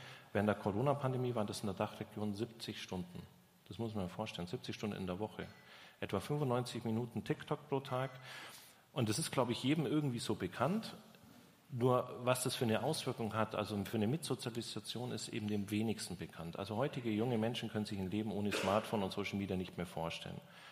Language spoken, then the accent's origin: German; Augsburg, Bavaria, Germany; Genau, ich komme nämlich aus Augsburg.